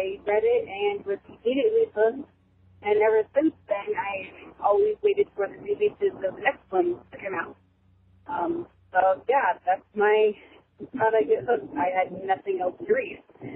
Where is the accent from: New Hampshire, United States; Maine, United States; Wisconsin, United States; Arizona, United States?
Arizona, United States; Flagstaff; I'm from Flagstaff, Arizona.